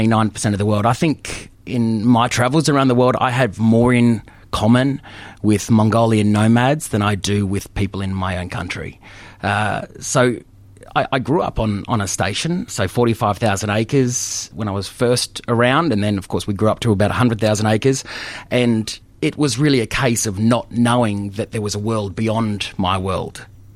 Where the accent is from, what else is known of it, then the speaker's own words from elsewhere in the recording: Queensland, Australia; I'm a tribalist being a Queenslander.